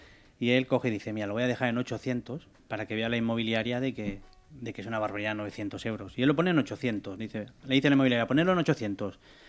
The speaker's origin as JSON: {"language": "Spanish", "town": "Llíria", "region": "Valencian Community", "country": "Spain", "said": "yo soy de Liria"}